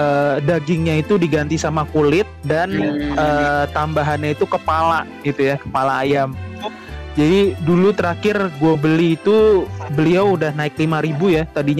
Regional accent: Java, Indonesia; kita orang Jawa nyebutnya uritan ya

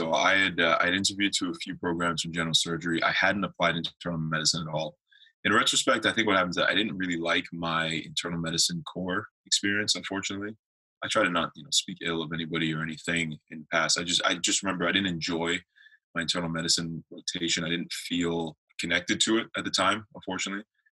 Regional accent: Nigeria; born there; I am a Nigerian-born Canadian citizen.

